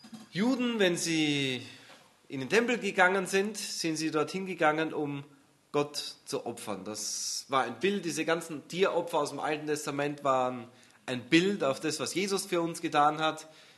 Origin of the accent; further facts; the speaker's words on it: Austria; Frühjahrsputz, Osterputz, hat man bei uns in Österreich gesagt.